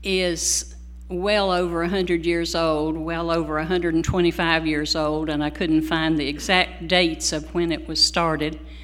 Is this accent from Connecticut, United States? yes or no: no; Roanoke, Virginia, United States; The church that I attended in, or was a member of growing up in Roanoke, Virginia, was a very missions-oriented, missions-involved church